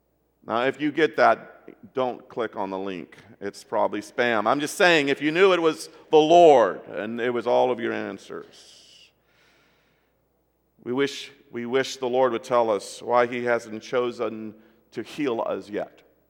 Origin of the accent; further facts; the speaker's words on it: Taiwan; moved away; Most of you know by now that I grew up overseas in Taiwan